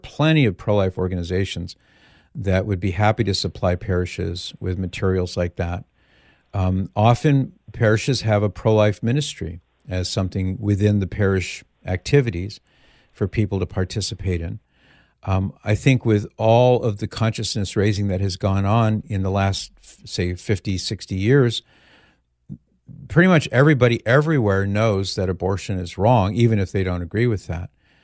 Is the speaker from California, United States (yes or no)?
yes; Mission Viejo, California, United States; miles from where I grew up in Mission Viejo.